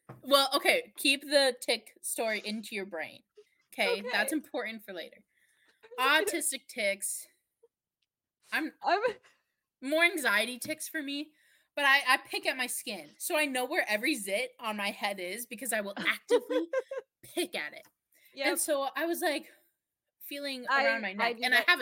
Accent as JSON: {"language": "English", "region": "South Dakota", "country": "United States", "said": "unfortunately, we're from South Dakota, and now we have everyone thinks we shoot our dogs when they're 8 months old."}